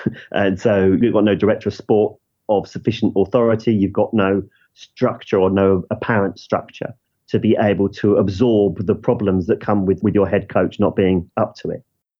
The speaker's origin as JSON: {"language": "English", "region": "England", "country": "United Kingdom", "said": "as an Englishman and an England fan"}